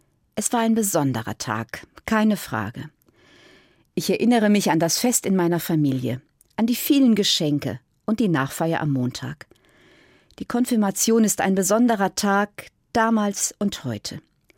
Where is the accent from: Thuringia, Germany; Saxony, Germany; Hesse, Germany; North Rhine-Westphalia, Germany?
Hesse, Germany; Niederwalgern; Am 29. April 1979 bin ich in Niederwalgern, meinem Heimatdorf, konfirmiert worden.